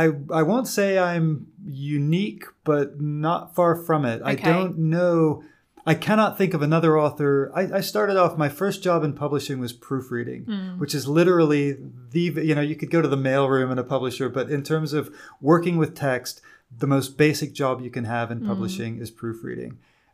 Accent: Hong Kong; moved away as an adult; now in United Kingdom; And the reason is that I came from Hong Kong.

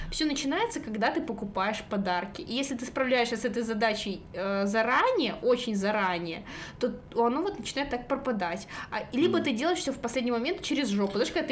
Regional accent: Belarus; Да, это мы белорусы такие экстремальные.

